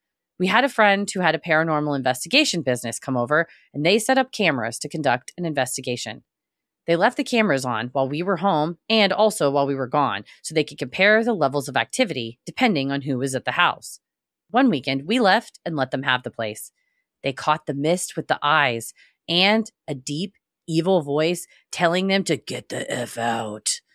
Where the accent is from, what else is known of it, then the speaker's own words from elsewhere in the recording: Newport News, Virginia, United States; also born or lived in Hawaii; He was at CNU, the college in my hometown, in Newport News, Virginia. I was just back home from living with my ex-husband in Hawaii